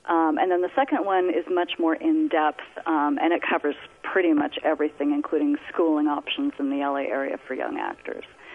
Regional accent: Seattle, Washington, United States; we came from the Seattle area originally, and it's a pretty small market.

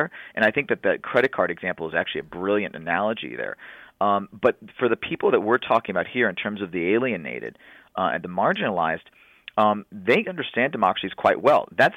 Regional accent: Los Angeles, California, United States; I am an Angeleno, born and raised in Mar Vista near Venice Beach.

